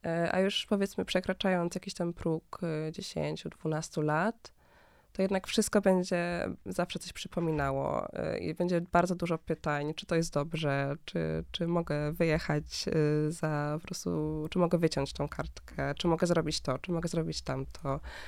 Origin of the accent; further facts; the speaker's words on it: Berlin, Germany; ja się wychowałam w Niemczech, w Berlinie.